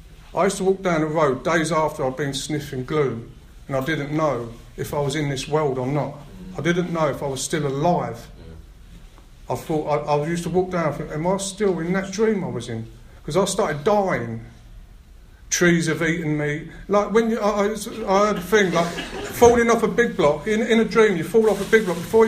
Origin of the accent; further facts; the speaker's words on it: Hackney, London, United Kingdom; I come from Hackney, a very picturesque part of London, and I grew up in a family of 7 of us.